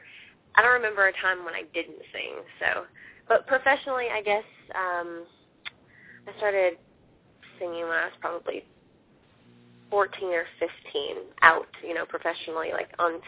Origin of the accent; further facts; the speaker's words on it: Kansas, United States; I'm originally from Kansas, so you can get it around there.